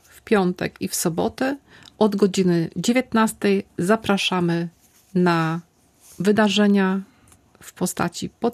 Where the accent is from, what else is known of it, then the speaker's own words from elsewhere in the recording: Braniewo, Warmian-Masurian Voivodeship, Poland; jestem z Braniewa, bo wtedy akurat tam się urodziłam, tam jest mój dom rodzinny